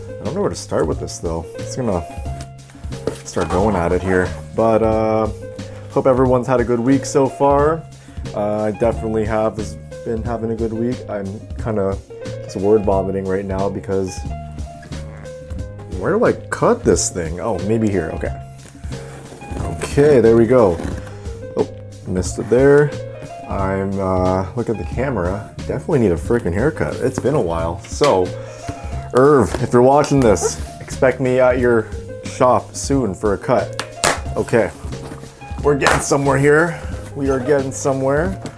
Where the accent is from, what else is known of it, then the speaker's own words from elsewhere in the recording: Hamilton, Ontario, Canada; I'm from Hamilton, where Shay is from. We're the same age, you grew up playing against each other